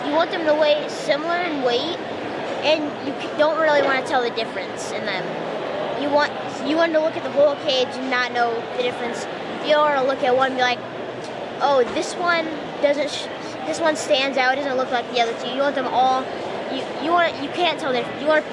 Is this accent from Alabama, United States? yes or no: no; El Paso, Illinois, United States; El Paso, Illinois.